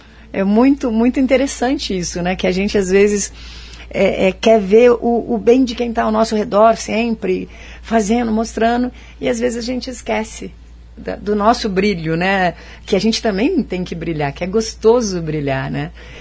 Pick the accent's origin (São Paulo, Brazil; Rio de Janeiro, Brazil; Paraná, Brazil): Paraná, Brazil; Maringá; Não, eu sou Maringá, sou daqui de Maringá.